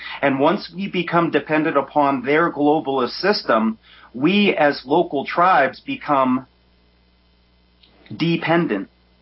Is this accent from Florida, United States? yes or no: yes; Tampa, Florida, United States; because I'm from Tampa